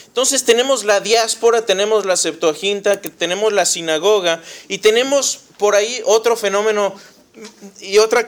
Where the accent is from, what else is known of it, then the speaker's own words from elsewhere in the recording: Querétaro, Mexico; No eran como en mi país, mi estado se llama Querétaro